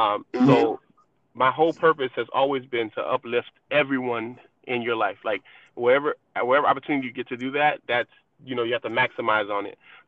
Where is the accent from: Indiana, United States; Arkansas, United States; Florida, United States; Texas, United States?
Florida, United States; North Miami; now in Sunrise, United States; Well, you know, I grew up in North Miami.